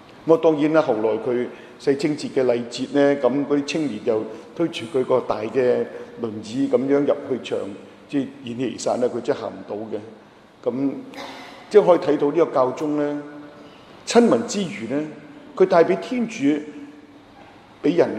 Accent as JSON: {"language": "Cantonese", "country": "China", "said": "我係中國嚟嘅"}